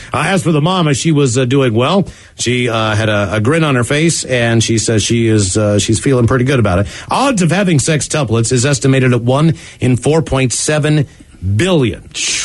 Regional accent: West Virginia, United States; So, West Virginia.

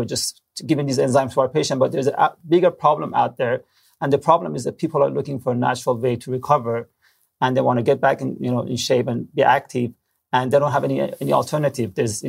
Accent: California, United States; You know, I'm also from Orange County. I went to Laguna East High School here and graduated from Laguna Hills and went to UCI

